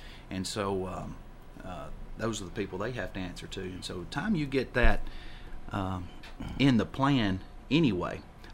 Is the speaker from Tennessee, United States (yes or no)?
yes; Tennessee, United States; my hometown, my mom still lives there, and a lot of my kin folks and stuff in Lincoln County